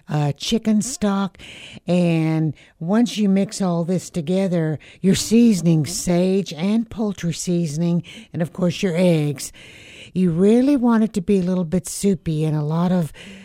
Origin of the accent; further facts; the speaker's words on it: Southern United States, United States; Plus, I grew up in the South, This is what I grew up on was cornbread dressing.